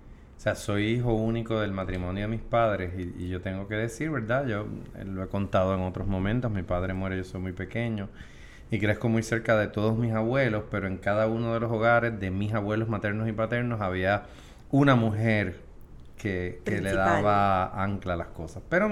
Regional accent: Santurce, Puerto Rico; Y yo pues me crié en Santurce, obviamente entiendo la calle.

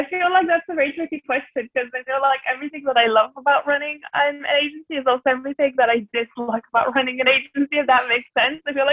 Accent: Sofia, Sofia City, Bulgaria; now in United Kingdom; So actually today I'm tuning in from Sofia, which is the capital city of Bulgaria. It's where I'm originally from.

